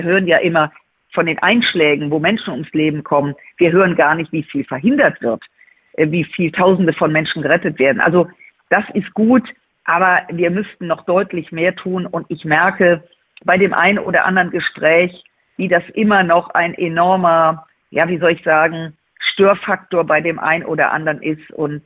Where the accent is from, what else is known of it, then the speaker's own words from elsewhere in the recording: Rhineland, Germany; als Rheinländerin